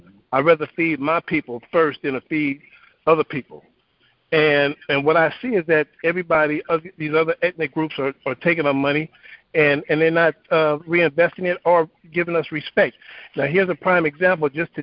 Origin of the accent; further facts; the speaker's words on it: Los Angeles, California, United States; I'm from Los Angeles.